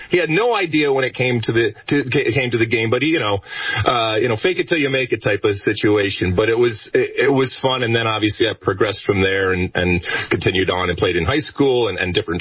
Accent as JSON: {"language": "English", "region": "Michigan", "country": "United States", "tie": "born or raised there", "said": "Although, growing up in Michigan, I actually played as much and at times even more hockey growing up because it's the law there"}